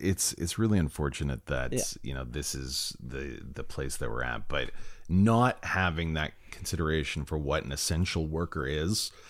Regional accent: Brampton, Ontario, Canada; It's my hometown. Really love Brampton.

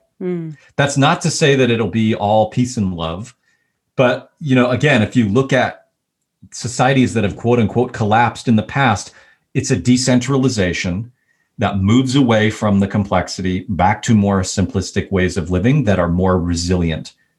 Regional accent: United States; In some sense, just being an American makes me elite globally, right?

